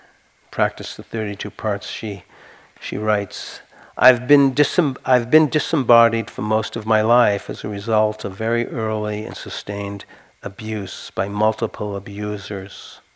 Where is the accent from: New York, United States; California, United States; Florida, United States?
California, United States; Santa Cruz; I'm from Santa Cruz. We like it weird.